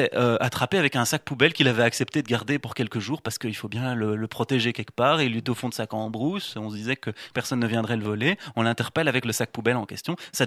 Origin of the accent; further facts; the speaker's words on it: Belgium; donc je suis belge, on l'aura peut-être entendu.